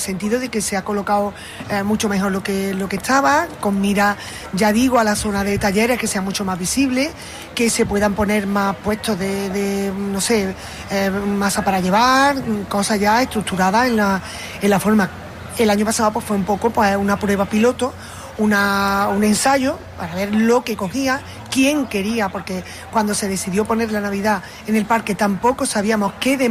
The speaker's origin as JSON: {"language": "Spanish", "region": "Andalusia", "country": "Spain", "said": "porque, como buena andaluza, me gusta mucho el tardeo."}